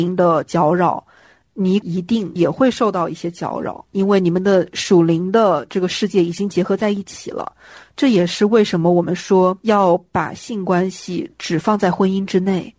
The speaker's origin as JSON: {"language": "Chinese", "country": "China", "said": "就跟我们中国人平时比较含蓄的性格好像形成了很大的反差。"}